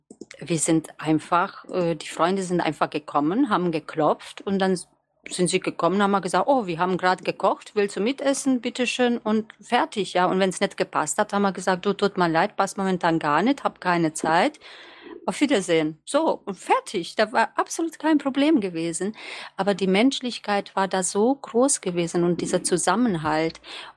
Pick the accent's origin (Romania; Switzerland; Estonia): Romania; now in Germany; ich komme aus Rumänien, ich glaube, viele von euch wissen das. Und es waren andere Zeiten in meiner Jugendzeit, was ich erlebt habe.